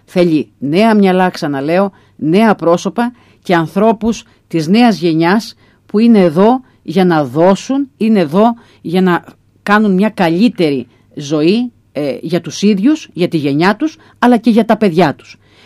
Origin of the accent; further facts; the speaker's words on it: Heraklion, Crete, Greece; είμαστε άνθρωποι, που γεννηθήκαμε στο Ηράκλειο, μεγαλώσαμε στο Ηράκλειο, ζούμε στο Ηράκλειο μετά από επιλογή μας